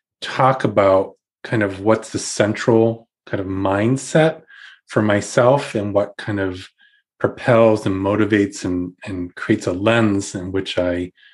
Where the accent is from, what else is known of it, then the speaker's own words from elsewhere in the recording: New England, United States; born there; now in Rochester, United States; I wouldn't say I'm a Rochesterian, as I was born in New England, moved here in 2010